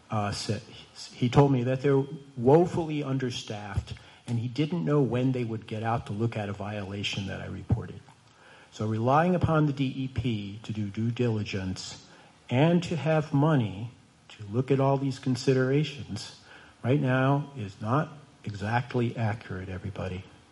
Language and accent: English; Belmont, Maine, United States; I wasn't going to speak. I'm from Belmont.